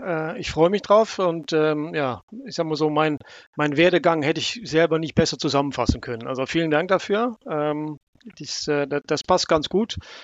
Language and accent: German; Amsterdam, North Holland, Netherlands; German is a second language; Ich kann das aus meiner Heimat berichten, in Amsterdam